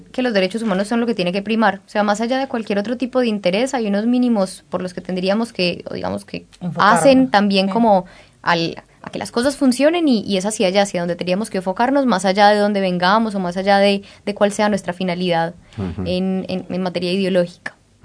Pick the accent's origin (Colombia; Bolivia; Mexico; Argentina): Colombia; now in Uruguay; De Colombia.